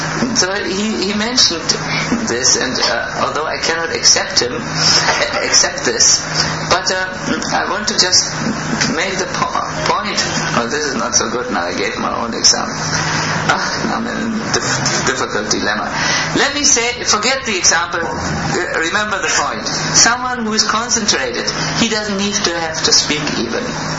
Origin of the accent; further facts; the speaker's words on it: Germany; I'm sorry, I'm from Germany. These are typical German reactions.